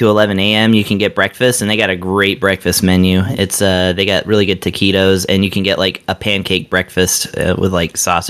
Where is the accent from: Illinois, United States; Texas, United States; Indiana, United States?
Texas, United States; As a Texan, I have to rep Whataburger. I still love it.